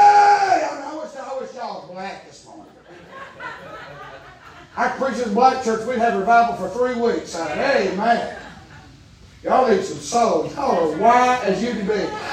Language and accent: English; Gatlinburg, Tennessee, United States; You understand, I'm from Gatlinburg.